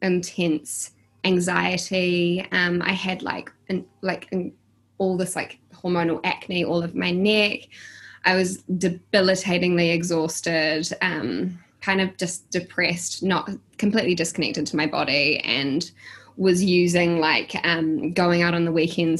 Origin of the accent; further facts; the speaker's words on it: Auckland, New Zealand; also born or lived in London; So, first and foremost, I'm from Auckland, New Zealand. I'm born and bred, and I am... My background was always in food. So I studied culinary arts and then I moved to London